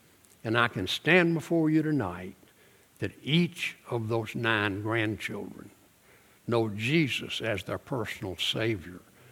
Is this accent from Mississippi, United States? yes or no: yes; Osaka, Mississippi, United States; We're from Osaka, Mississippi. Now, I know you scratch your head and say, where in the world is Osaka, Mississippi? But she's from the same town.